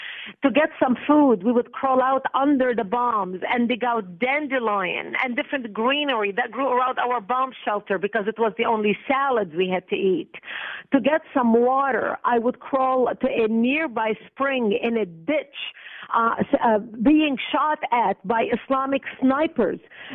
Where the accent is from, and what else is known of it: Lebanon; born or raised there